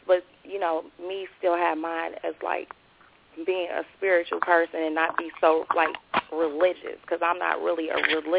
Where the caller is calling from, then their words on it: Cincinnati, Ohio, United States; I'm calling from Cincinnati, Ohio.